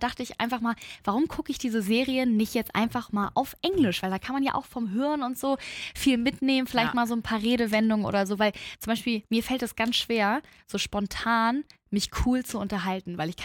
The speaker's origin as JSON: {"language": "German", "country": "Germany", "said": "ich bin Deutsche, ich war nie im Ausland"}